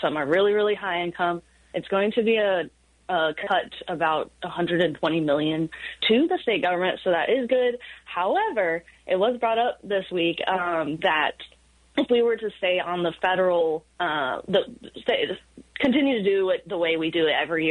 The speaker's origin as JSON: {"language": "English", "region": "South Carolina", "country": "United States", "said": "And in my Richland, I'm from Richland County."}